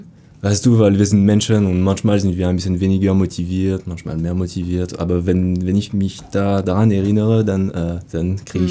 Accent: France; accent: French; German is a second language; weil man muss sich vorstellen, ich komme mit meinem französischen Akzent und stelle diese Frage

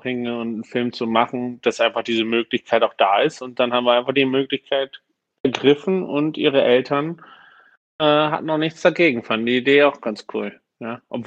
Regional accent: Germany; Ja, ich werde auch nie zum Beispiel als Deutscher Vietnamesisch lernen können, so einfach.

